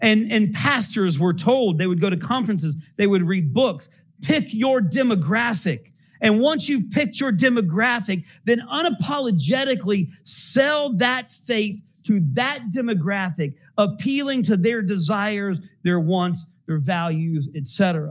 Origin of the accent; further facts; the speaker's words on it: Smyrna, United States; you might remember that I grew up in the Catholic Church. I grew up in a church in Smyrna.